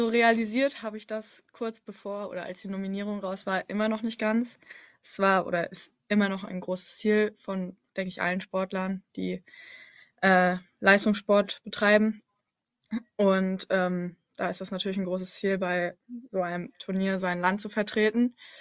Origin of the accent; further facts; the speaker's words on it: Rostock, Mecklenburg-Vorpommern, Germany; born there; now in Bremen, Germany; bin 17 Jahre alt, komme gebürtig aus Rostock.